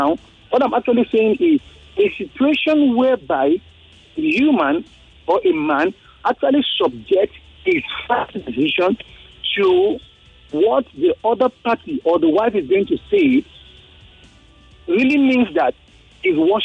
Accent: Abuja, Federal Capital Territory, Nigeria; I'm from Abuja.

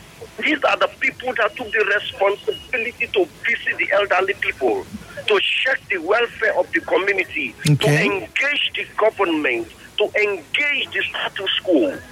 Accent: Bayelsa, Nigeria; I'm an Ijoman from Bayelsa State. And I'm a stakeholder in Bayelsa State.

